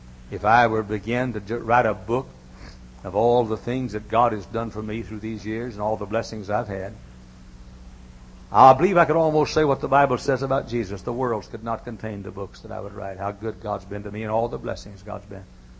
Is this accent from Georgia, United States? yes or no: no; Indiana, United States; I said, "Papa, I'm here from Indiana to visit. I'm preaching here. And you're going to have time."